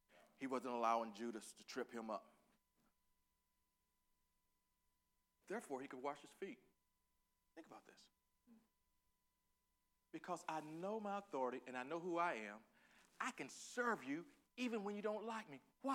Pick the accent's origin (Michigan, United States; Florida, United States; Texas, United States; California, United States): Texas, United States; I'm from Northeast Texas, Piney Woods, USA. Baby, I was raised on collard greens and pinto